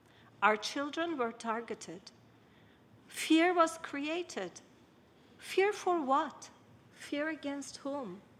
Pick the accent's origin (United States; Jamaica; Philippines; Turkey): Turkey; from Portugal to Turkey, which is my country